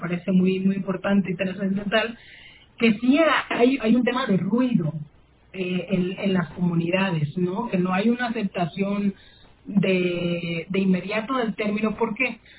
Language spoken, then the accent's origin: Spanish; Mexico; somos muy mexicanos como cualquier otro, pero tenemos otras realidades, otros contextos y otras necesidades.